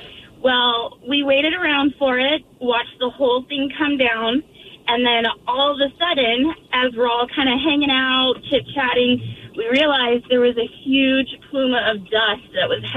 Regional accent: Auburn, Washington, United States; And I grew up in Auburn, so we were actually, like, more towards, like, the Federal Way side.

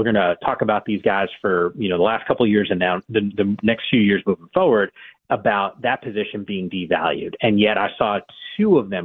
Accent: Northeast, United States; I'm a Giants fan. Suk, I don't know if you realize that. I'm from the Northeast originally.

